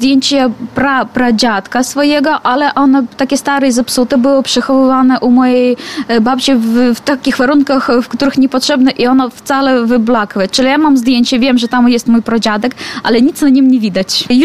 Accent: Belarus; now in Poland; bo tu w Białej jestem. Wyjechałam z Białorusi dzień przed kwarantanną

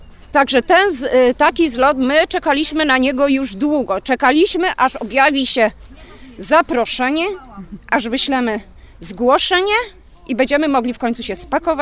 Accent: Wrocław, Lower Silesian Voivodeship, Poland; jesteśmy z Wrocławia.

